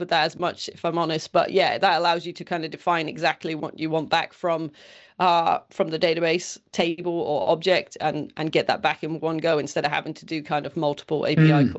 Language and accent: English; England, United Kingdom; moved away as an adult; also born or lived in Ohio, United States; I grew up in England and I moved to Ohio in the US in 2005 to play football, proper football, soccer, as the Americans call it.